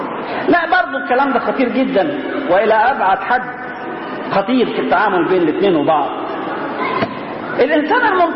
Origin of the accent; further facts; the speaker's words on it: Egypt; وعلى فكرة زعيف فينا كمصريين بصفة عامة